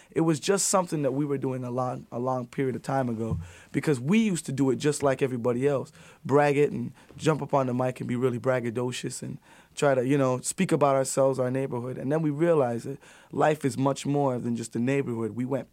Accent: Jamaica; Plus, I'm from Jamaica. You know, I could talk potwap on the microphone

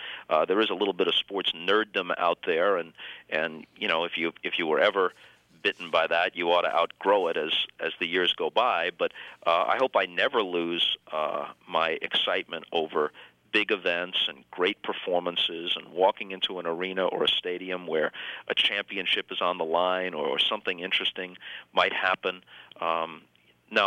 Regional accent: New York, United States; I grew up in New York in the 50s. It was a hotbed of baseball.

